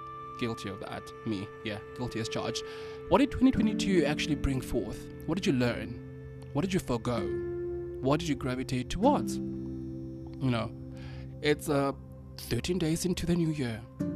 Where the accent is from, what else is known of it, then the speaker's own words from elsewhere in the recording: South Africa; now in China; Anyway, I'm South African, in case you're wondering. I am a South African boy living here in China.